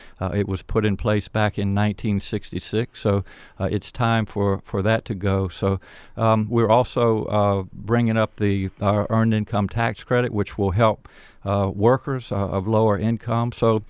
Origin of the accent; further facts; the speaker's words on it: Chesapeake Bay, United States; I grew up on the Chesapeake Bay. It was literally our backyard